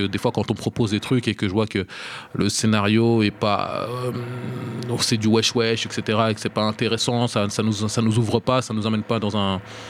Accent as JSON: {"language": "French", "town": "Mantes-la-Jolie", "region": "Île-de-France", "country": "France", "said": "moi je viens de Mantes-la-Jolie, de Val-Fouré, forcément je viens de la banlieue"}